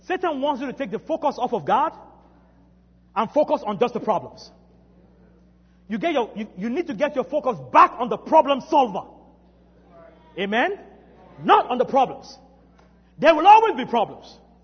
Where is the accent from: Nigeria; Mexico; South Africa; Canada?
Nigeria; now in United States; Guys, I'm from Nigeria.